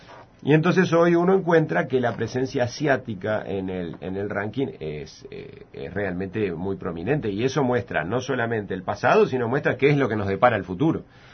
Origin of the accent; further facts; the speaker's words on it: Uruguay; y Uruguay primordialmente nos preocupa como uruguayos